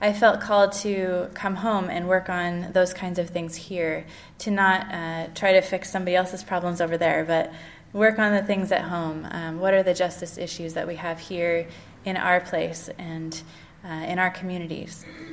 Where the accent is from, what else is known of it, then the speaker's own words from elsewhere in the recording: Newberg, Oregon, United States; I grew up in Newburgh, Oregon, which is kind of one of those Quaker meccas that that are kind of spread out across the country.